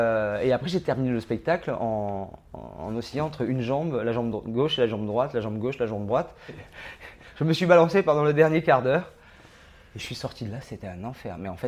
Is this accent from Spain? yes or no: no; Marseille, Provence-Alpes-Côte d'Azur, France; born there; also born or lived in Gardanne; Je suis un peu un enfant de la région, pas d'Avignon, mais je suis du sud. Je suis né à Marseille, j'ai habité Gardanne, à côté d'Aix, pendant 20 ans.